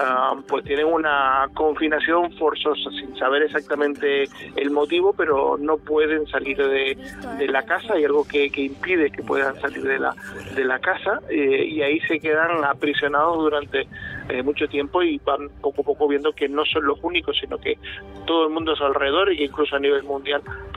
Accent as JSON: {"language": "Spanish", "town": "Santa Cruz de Tenerife", "region": "Canary Islands", "country": "Spain", "said": "Yo soy de Santa Cruz."}